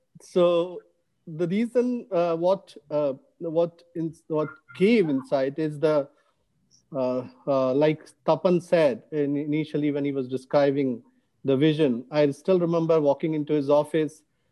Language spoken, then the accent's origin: English; Uttar Pradesh, India; also born or lived in Kanpur; While I was born in Kanpur, I grew up in very, very small towns of Uttar Pradesh in different places.